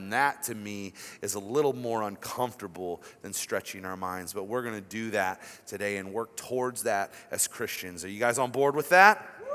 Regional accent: Bakersfield, California, United States; I'm from the Bakersfield community over there

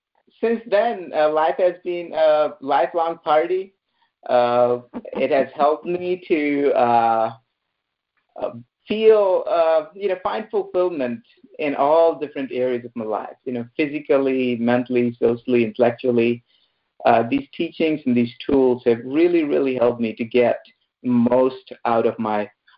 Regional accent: Uttarakhand, India; coming to Rishikesh, coming to Josimath. You know, these are the areas where I grew up in the Himalayas.

